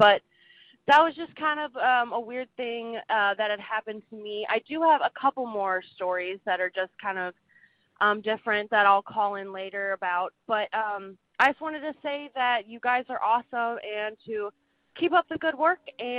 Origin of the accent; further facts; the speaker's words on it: St. Louis, Missouri, United States; I'm from St. Louis, Missouri.